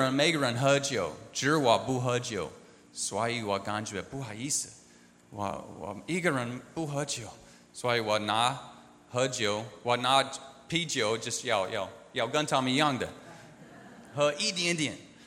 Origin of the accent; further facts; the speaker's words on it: United States; Chinese is a second language; 我从美国来，我有六个孩子，给他们有一些介绍，但是我要他们知道我是基督徒